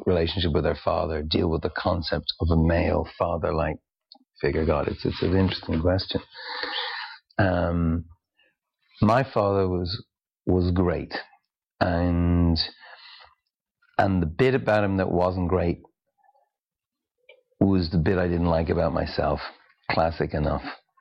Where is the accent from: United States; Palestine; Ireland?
Ireland; Dublin, Leinster; All my mates that I grew up with in Ballymun and Finglas